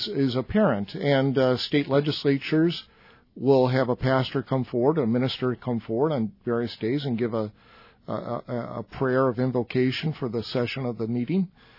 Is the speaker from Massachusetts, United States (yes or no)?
no; Chicago, Illinois, United States; I grew up in Chicago. I'm a city guy.